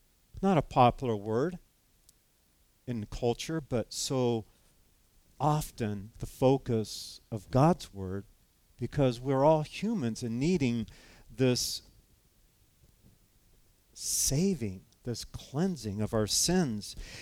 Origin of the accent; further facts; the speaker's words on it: California, United States; now in Wisconsin, United States; I'm from California, and then some of my best friends out there were from the Midwest here, and there was this pull, this magnetic pull to return.